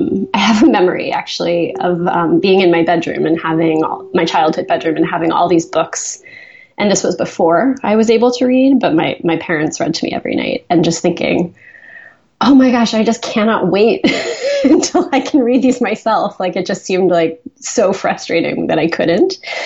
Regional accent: Boston, Massachusetts, United States; Well, I grew up in Boston, but we did have this house in Rhode Island from the time I was about 5 years old.

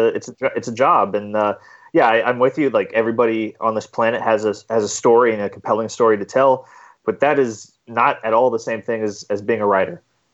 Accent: Reno, Nevada, United States; based on my youth growing up in Reno, Nevada.

